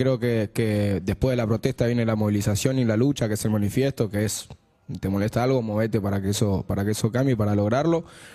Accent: Buenos Aires, Argentina; ni que soy de La Boca, ni que claro. soy de la Comuna 4. Yo soy latinoamericano ante el mundo.

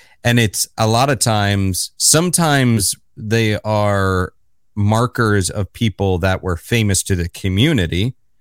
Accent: Florida, United States; now in New York City, United States; I'm based in New York City, not too far from you, I guess. But I'm originally from Florida

